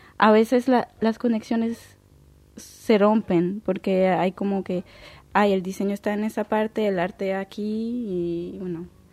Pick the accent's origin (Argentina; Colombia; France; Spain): France; Spanish is a second language; Era un país de todo lejano siendo francesa, porque los franceses, no sé, bueno, no quiero hacer generalidad, pero para mí Quebec era algo que no conocía muy bien